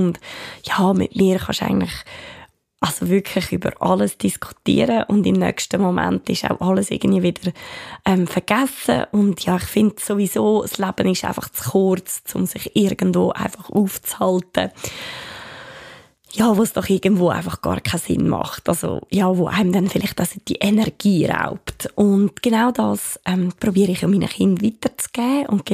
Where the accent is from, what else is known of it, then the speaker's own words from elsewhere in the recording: Switzerland; ich bin Schweizerin, weil ich bin es wirklich. Ich meine, das ist, da bin ich auf die Welt gekommen und da lebe ich.